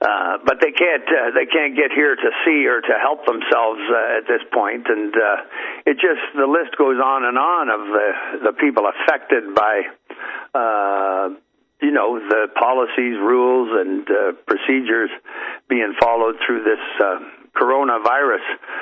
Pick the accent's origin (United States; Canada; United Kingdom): Canada; I'm from Canada and it's not like I study the news